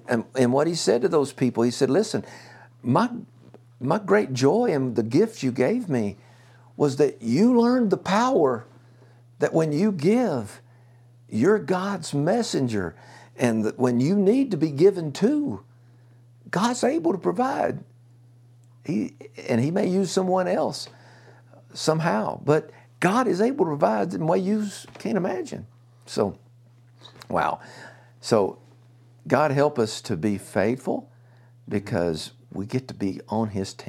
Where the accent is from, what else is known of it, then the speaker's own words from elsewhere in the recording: United States; It is so easy for me as a human being, as an American, to get a self-focus about things.